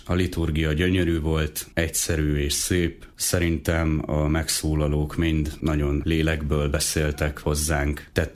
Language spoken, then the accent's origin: Hungarian; Téglás, Hajdú-Bihar, Hungary; also born or lived in Debrecen; De amióta az eszemet tudom, téglási a család, tehát oda költöztünk ki, és ott nőttem fel. De hát életem lényegi részét nyilván Debrecenben éltem.